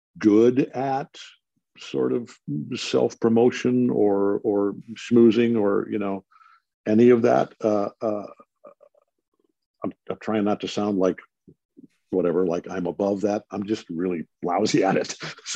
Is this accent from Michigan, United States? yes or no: yes; Detroit, Michigan, United States; where I played the coach of my hometown Detroit Tigers.